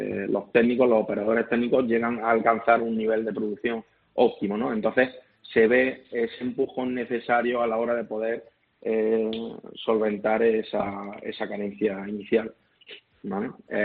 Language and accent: Spanish; Linares, Andalusia, Spain; entre que soy de Linares